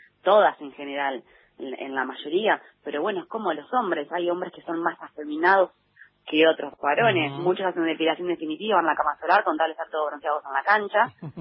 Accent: Saladillo, Buenos Aires Province, Argentina; Soy de Saladillo. Ajá. Sí, soy de Saladillo. Decidí a los 17 años mudarme, definitivamente.

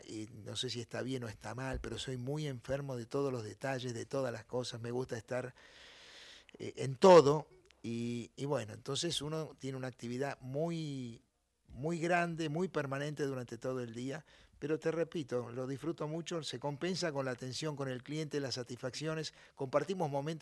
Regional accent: Buenos Aires, Argentina; Yo nací en el Bajo Flores, en Flores Sud.

